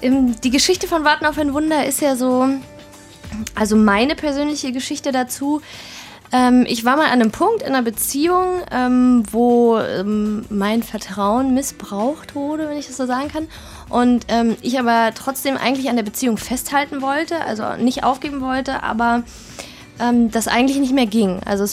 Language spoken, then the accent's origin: German; Berlin, Germany; Ja, geboren und aufgewachsen und Familie auch Berlin.